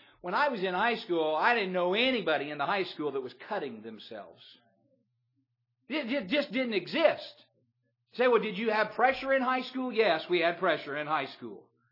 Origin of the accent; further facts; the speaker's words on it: United States; I'm glad I'm an American.